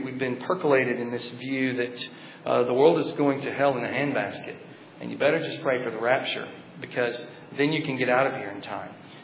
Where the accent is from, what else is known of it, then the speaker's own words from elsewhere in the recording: Chattanooga, Tennessee, United States; I'm from Tennessee, so I have to keep it simple. Oh, I'm sorry. You're from Tennessee, too. I just offended you. But I grew up in Chattanooga